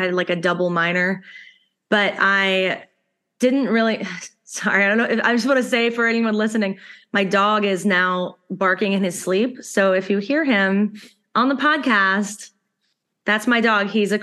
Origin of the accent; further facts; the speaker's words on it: North Carolina, United States; I'm also from North Carolina and also went to Chapel Hill. I'll get that out of the way. We didn't really know each other or start working together at that time, but we are from different places in North Carolina. So I'm from a very, very small, like rural area